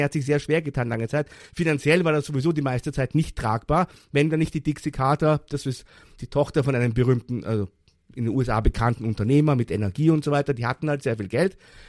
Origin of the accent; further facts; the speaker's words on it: Vienna, Austria; Bei uns in Wien sagt, man geht zum Schmied und nicht zum Schmiedel quasi.